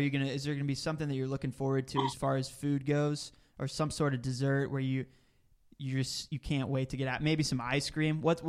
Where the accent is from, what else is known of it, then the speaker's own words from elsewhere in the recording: Dallas, Texas, United States; I grew up in Dallas, so I'm a huge Dallas Mavericks fan.